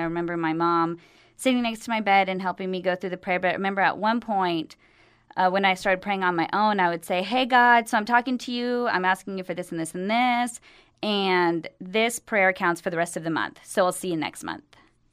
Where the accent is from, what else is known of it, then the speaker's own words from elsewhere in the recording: Houston, Texas, United States; So I am from Houston.